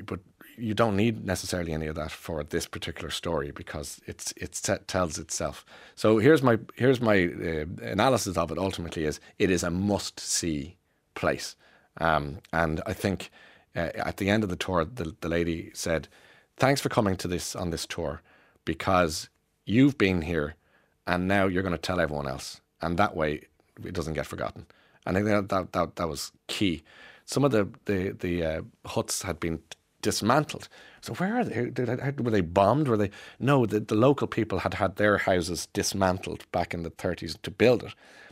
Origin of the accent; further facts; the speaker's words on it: Ireland; I'm Irish. I missed that memo through the genes.